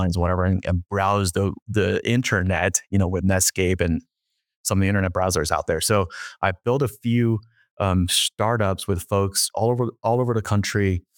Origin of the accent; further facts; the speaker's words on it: San Francisco, California, United States; I grew up in San Francisco in the 90s, in the mid to late 90s.